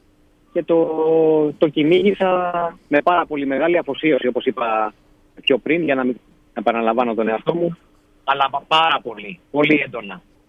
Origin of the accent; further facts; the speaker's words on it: Greece; είναι πάρα πολύ μεγάλη η υπερηφάνεια και σαν Έλληνας πλέον, γιατί εκπροσωπείς και την πατρίδα σου στο εξωτερικό.